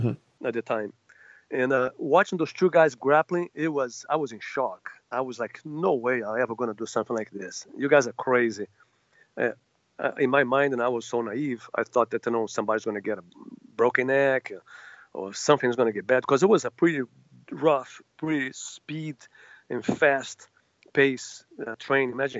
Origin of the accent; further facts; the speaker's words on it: Rio de Janeiro, Brazil; I grew up in Rio de Janeiro, pretty tough place.